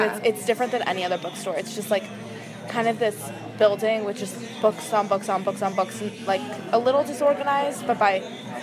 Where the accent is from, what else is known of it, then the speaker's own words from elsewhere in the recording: Connecticut, United States; I'm from Connecticut.